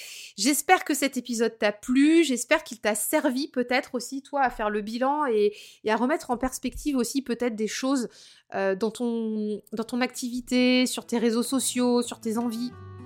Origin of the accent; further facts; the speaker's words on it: Brittany, France; On est beaucoup de Bretons, ouais, les Bretons en force.